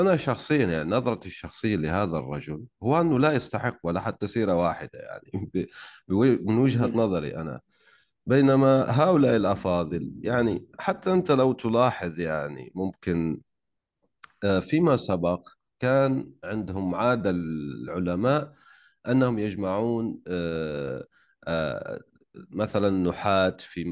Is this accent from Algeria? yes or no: yes; Algeria; أنا جزائري يعني غير معروفة كليا